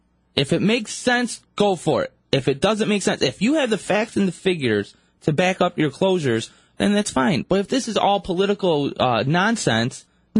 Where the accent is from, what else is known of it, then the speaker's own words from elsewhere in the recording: Utica, New York, United States; also born or lived in South Carolina; I'm from upstate Utica, New York.